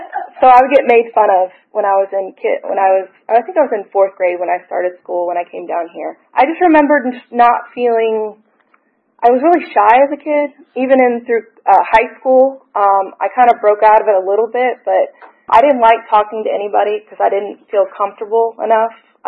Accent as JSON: {"language": "English", "region": "Georgia", "country": "United States", "tie": "born or raised there", "also_born_or_lived": "Seattle", "said": "So I grew up with a big family, and I moved down to Georgia when I was about 9"}